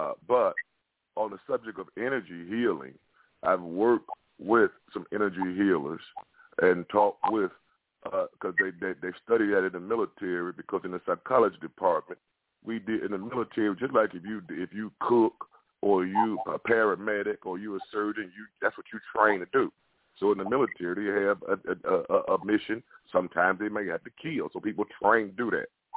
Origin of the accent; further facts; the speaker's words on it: Chicago, Illinois, United States; now in Mobile, United States; And I was raised in Chicago, but I'm calling from Alabama, where my folks are from, down at Mobile, the great state of Alabama, the Bible Belt, where folks believe in Bible beans and bullets down south.